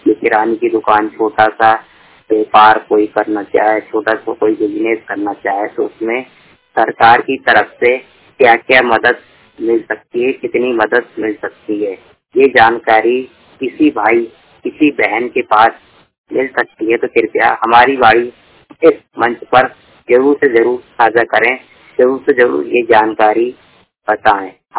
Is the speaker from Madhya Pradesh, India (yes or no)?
yes; Madhya Pradesh, India; मैं भोपाल जिले का रहने वाला हूँ। मेरी पढ़ाई 12वीं तक है।